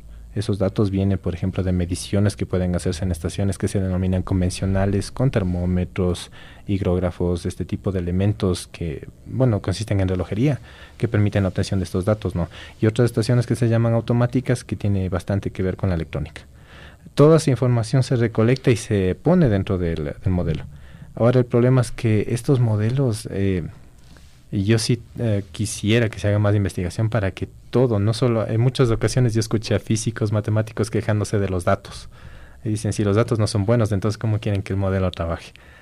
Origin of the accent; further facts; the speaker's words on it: Ecuador; Y ahí debe haber un compromiso de nosotros como ecuatorianos de hacer investigación aquí.